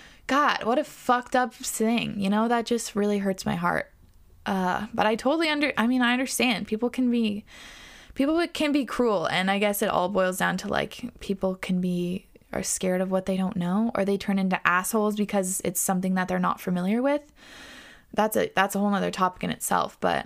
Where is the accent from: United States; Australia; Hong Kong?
Australia; My parents are from India, but I was born in Australia and have been living here ever since.